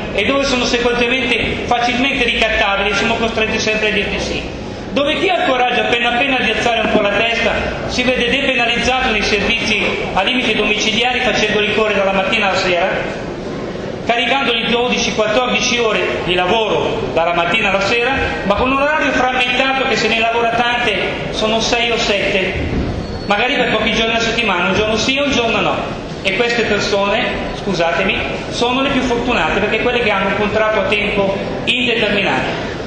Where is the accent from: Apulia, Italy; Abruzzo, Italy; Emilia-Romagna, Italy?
Abruzzo, Italy; Roseto; le cooperative sociali e vengo da Roseto